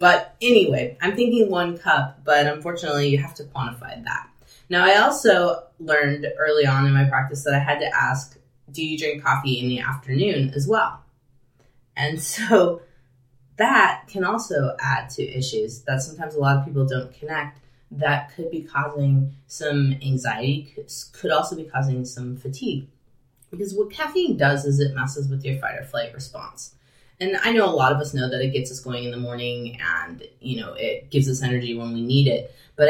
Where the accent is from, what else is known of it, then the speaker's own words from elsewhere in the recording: Illinois, United States; now in Pacific Northwest, United States; people do drink a little more coffee here in the Pacific Northwest than I'm used to in my home state of Illinois.